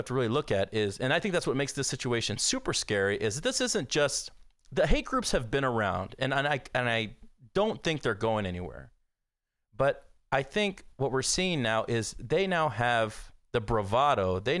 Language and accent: English; Texas, United States; living in Texas, being a person of color and growing up in Texas is one thing.